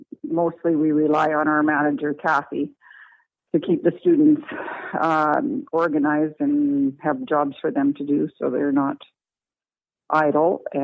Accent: Avonlea, Saskatchewan, Canada; also born or lived in Regina; I've lived here most of my life now. I guess I was born in Regina, but Avonlea would be in our home.

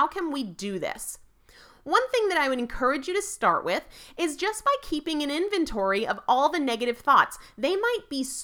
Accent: New England, United States; I'm from New England, I'm a Yankee, and I don't do gentle very well.

